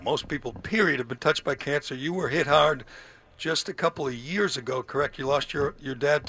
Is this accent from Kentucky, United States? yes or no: no; Boston, Massachusetts, United States; Yeah, we're from Boston, obviously. We're in the belly of the beast most days